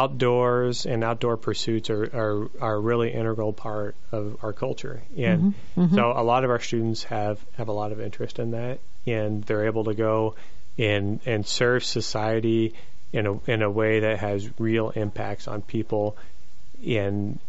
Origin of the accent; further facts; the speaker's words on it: Missouri, United States; I grew up in Pulaski County, Missouri. I've been all over the country, but I grew up in Pulaski County, which is near where Fort Leonard Wood is here, so in the Ozark region.